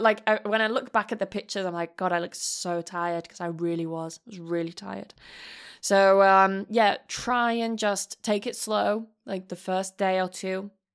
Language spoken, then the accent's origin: English; United Kingdom; now in Spain; for me, as a Brit, seeing people actually being fucking nice and being polite, it was like, this is really nice.